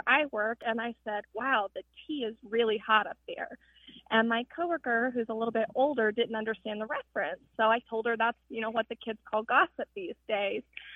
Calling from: Denton, Texas, United States; I'm calling from Denton, Texas.

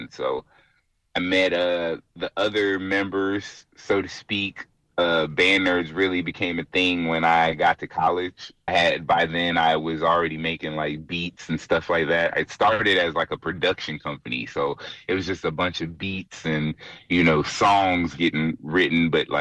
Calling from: Dallas, Texas, United States; Broadcasting live from Dallas, Texas.

